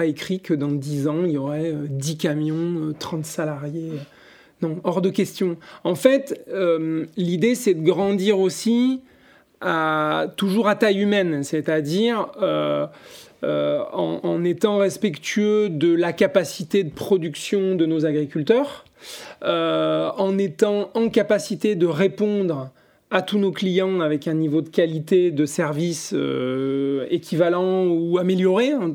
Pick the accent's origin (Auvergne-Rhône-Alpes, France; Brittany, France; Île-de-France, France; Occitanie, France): Auvergne-Rhône-Alpes, France; Saint-Étienne; Moi, je viens du Pilat, en fait, entre Annonay et Saint-Étienne. Donc, j'ai vécu toute ma jeunesse et ma scolarité à Saint-Étienne